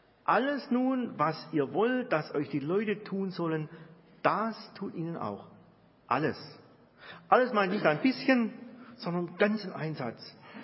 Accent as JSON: {"language": "German", "town": "Hegnach", "region": "Baden-Württemberg", "country": "Germany", "tie": "born or raised there", "said": "Als ich in der 8. Klasse ungefähr war, ist bei uns zu Hause in Hegnach in unserem Dorf eine kleine Schwimmhalle errichtet worden."}